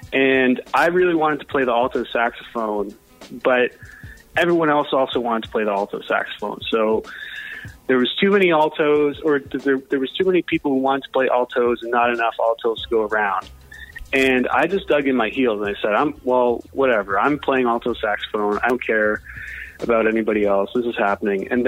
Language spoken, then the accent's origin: English; Dundas, Ontario, Canada; I grew up in Dundas